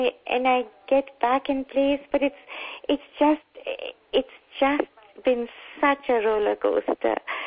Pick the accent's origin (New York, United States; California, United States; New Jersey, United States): New Jersey, United States; I'm from New Jersey